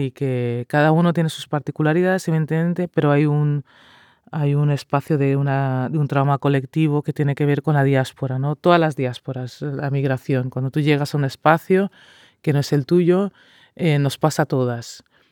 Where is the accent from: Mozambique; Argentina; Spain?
Mozambique; Maputo; yo soy de Mozambique, de Maputo, y la familia de mi madre es de Rezando García, que hace frontera con Sudáfrica, y la de mi padre es de Tete, que es el norte, que es pues una pequeña población del río Zambeze